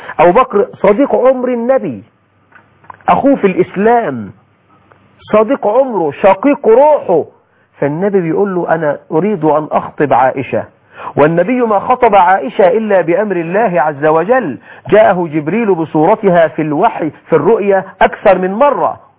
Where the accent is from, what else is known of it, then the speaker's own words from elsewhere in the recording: Egypt; يقولك في الأمثال عندنا في مصر اخطب لبنتك، بيقولوها كده اخطب لبنتك ولا تخطبش لابنك.